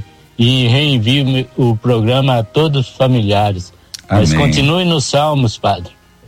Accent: Maringá, Paraná, Brazil; sou de Maringá, Paraná.

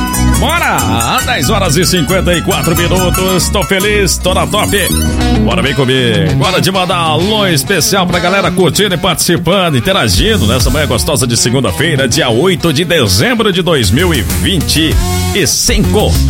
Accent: Porto Murtinho, Mato Grosso do Sul, Brazil; É a minha cidade natal.

